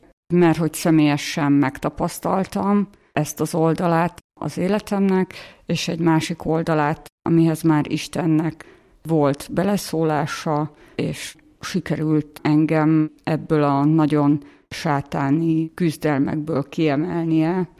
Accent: Sopron, Győr-Moson-Sopron, Hungary; én egy anyagi jólétbe születtem bele, és mivel én soproni vagyok, az osztrák határ közelsége miatt így hiába volt kommunizmus, meg szocializmus, nekünk mégis ilyen átjárhatóság volt

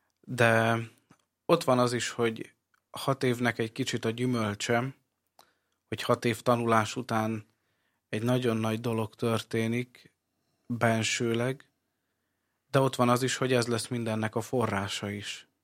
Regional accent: Egyházasrádóc, Vas, Hungary; also born or lived in Körmend; én egyházos Rádócon nőttem föl, ez Körmend melletti település, és tulajdonképpen én Körmenden születtem a kórházba

